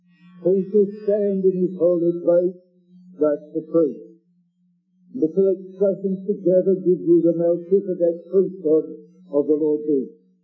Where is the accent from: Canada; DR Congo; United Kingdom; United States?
United Kingdom; England; In my country, of course, we have a queen.